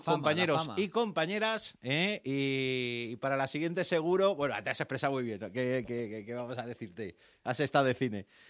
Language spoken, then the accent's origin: Spanish; Madrid, Community of Madrid, Spain; como madrileño que soy